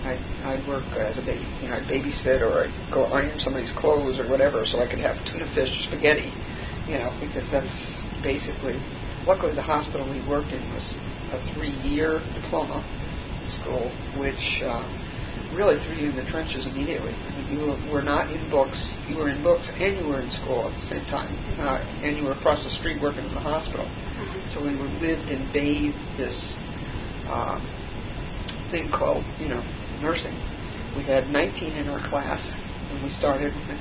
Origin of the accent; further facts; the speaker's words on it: Long Island, New York, United States; Okay, I was born in New York City. Grew up on Long Island.